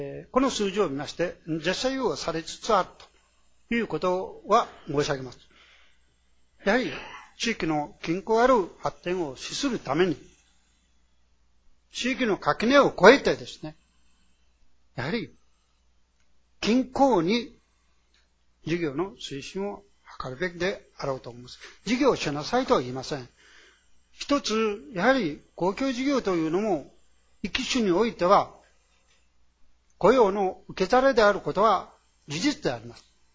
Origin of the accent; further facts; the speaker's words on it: Ishida, Nagasaki, Japan; 私は旧石田町出身であります。